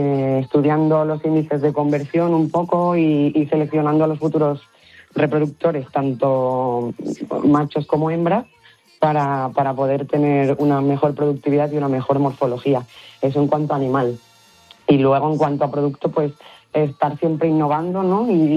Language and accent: Spanish; Sant Joan, Balearic Islands, Spain; aquí ahora han empezado las de mi pueblo, las de San Juan, que son unas fiestas con espectáculos preciosos de luces y colores